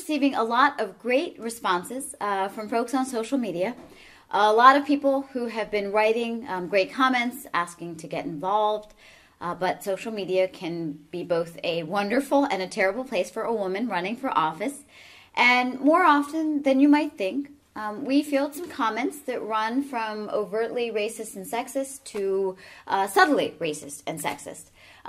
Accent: Baltimore, Maryland, United States; also born or lived in Sri Lanka; First of all, I was born in Sri Lanka. I grew up in Baltimore, neither of which are India.

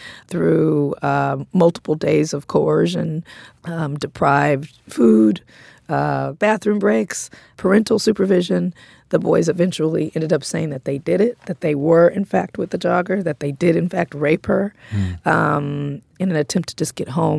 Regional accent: Compton, California, United States

